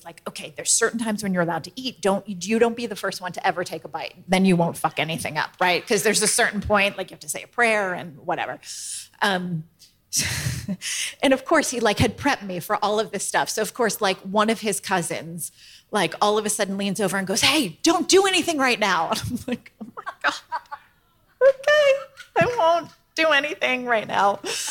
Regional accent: Maine, United States; I am from Maine, yes.

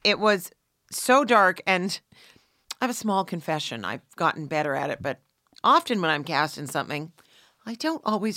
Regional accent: Canada; I'm Canadian

